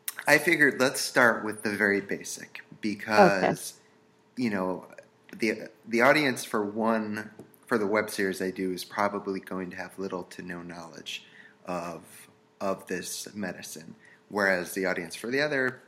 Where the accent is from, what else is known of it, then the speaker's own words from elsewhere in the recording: Damariscotta, Maine, United States; I'm actually from Maine, so that's...